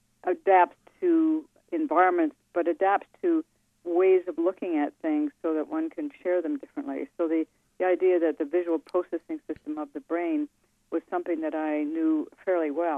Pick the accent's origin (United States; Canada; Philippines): Canada; as a Canadian, even though I spent a lot of my time in the States